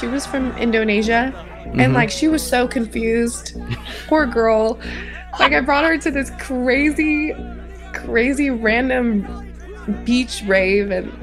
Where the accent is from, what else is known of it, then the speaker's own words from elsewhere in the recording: Redlands, California, United States; I'm 18 and I'm from Redlands, California.